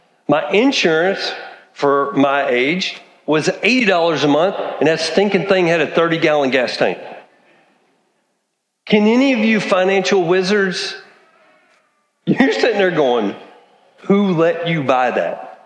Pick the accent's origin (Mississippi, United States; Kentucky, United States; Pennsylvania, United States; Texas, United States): Texas, United States; So here I am. I grew up in Texas. It's summertime. I had gotten my first truck when I was 14 years old.